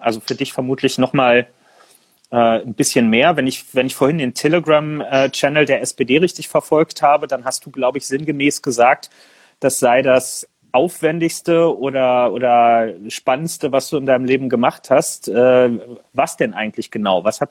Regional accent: Berlin, Germany; ich bin 30 Jahre in Berlin damit groß geworden, dass wir quasi keine Feiertage haben.

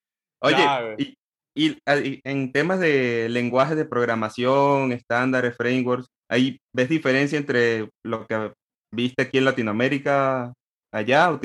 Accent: Venezuela; now in Mexico; el caso de yo que vengo de Venezuela y ahora estoy en México

